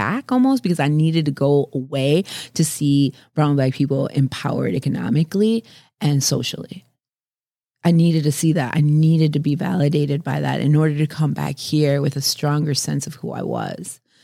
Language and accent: English; Madison, Wisconsin, United States; But yeah, I think growing up in Madison, it leaves you a little triggered.